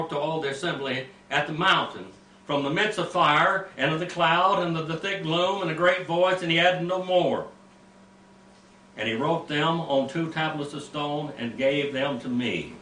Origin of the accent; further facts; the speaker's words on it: United States; I know if you listen to me, I talk about my heritage. I'm American Indian. I talk about my family, and we were done wrong.